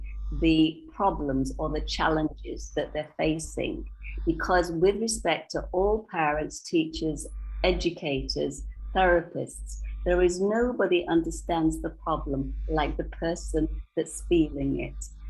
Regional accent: England, United Kingdom; now in Thailand; I'm English, but I've lived for many, many years in Thailand. So I consider that to be my home.

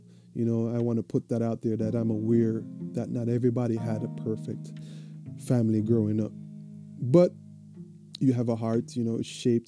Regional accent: Jamaica; because I was born and raised in Jamaica, and even your neighbors were your family.

